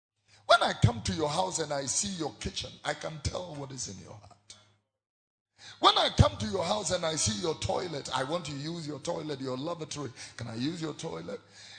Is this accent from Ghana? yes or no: yes; Abene, Eastern Region, Ghana; So when you come to my hometown, I mean, my paramount chief has royalty. Daughters are princesses, and, you know, the sons are princes. If you come to the paramountcy at Abene, you will come and meet my people.